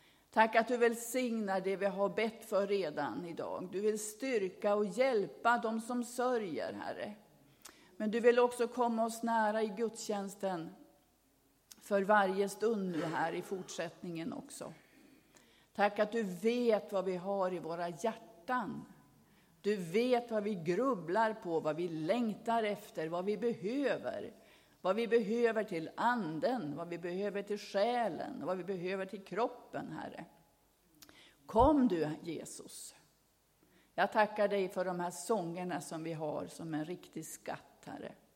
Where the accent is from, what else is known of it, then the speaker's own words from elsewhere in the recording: Robertsfors, Västerbotten County, Sweden; han bor ju vid kusten där jag kommer ifrån i Robertsfors.